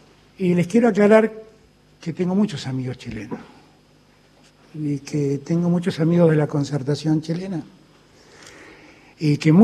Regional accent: Argentina; Yo quiero mucho a mi continente. Soy un argentino, pero que ama América Latina.

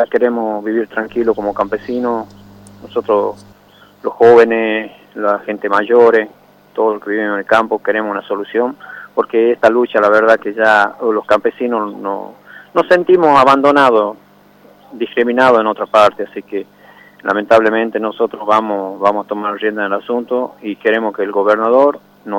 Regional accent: Salta, Argentina; Nosotros somos los campesinos de la Ruta 81, Pajé, Morillo, Los Blancos y Dragones.

